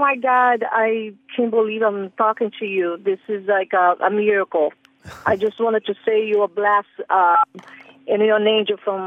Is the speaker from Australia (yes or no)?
no; Brazil; English is a second language; I'm from Brazil, and I don't understand everything sometimes, you know, especially in English when I read it.